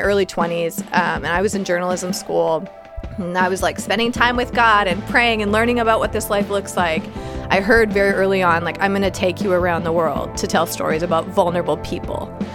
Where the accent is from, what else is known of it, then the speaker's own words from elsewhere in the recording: Saskatchewan, Canada; now in Toronto, Canada; I am from Saskatchewan. And it starts this great conversation, but very proud to be from the prairies, for sure.